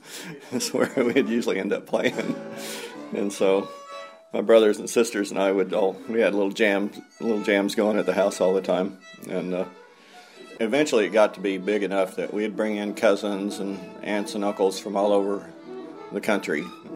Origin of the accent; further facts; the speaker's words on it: Cape Fair, Missouri, United States; Well, I grew up in Stone County, down by Cape Fair, and all my aunts and uncles and dads and a whole bunch of people played music down there